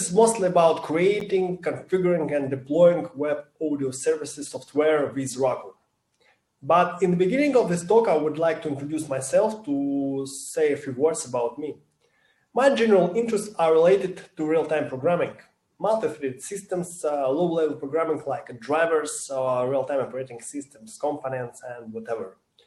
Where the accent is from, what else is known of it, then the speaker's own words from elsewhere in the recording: Moscow, Russia; English is a second language; I am from Moscow, Russia